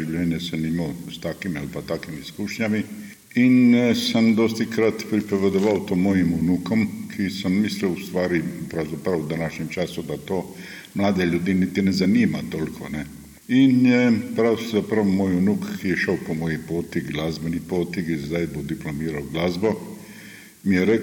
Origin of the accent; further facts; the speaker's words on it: Makarska, Split-Dalmatia County, Croatia; Ja, rodil sem se v Makarski, preživel sem vojno precej kruto, za moja leta, za mojo mladost kot otrok. Povojno življenje v Makarski sem tudi doživel precej kruto